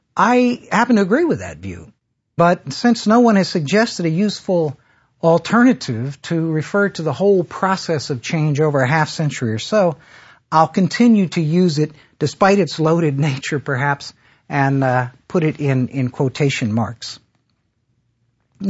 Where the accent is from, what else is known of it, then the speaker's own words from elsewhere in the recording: North Carolina, United States; I come from North Carolina